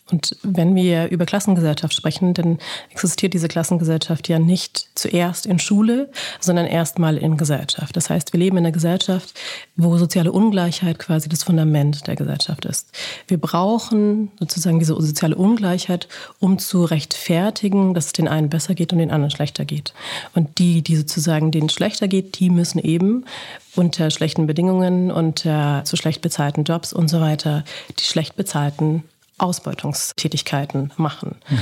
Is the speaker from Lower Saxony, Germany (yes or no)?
no; Baden-Württemberg, Germany; Ich komme nicht eigentlich aus Bayern, sondern ich lebe jetzt in Bayern. Ich komme eigentlich aus Baden-Württemberg